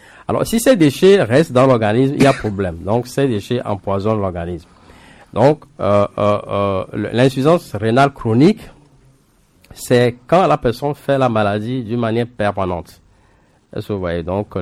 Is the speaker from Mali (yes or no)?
no; Togo; chez nous au Togo.